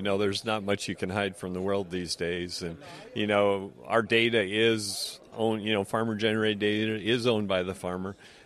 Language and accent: English; Iowa, United States; we're from Western Iowa and grow corn and soybeans on our farming operation.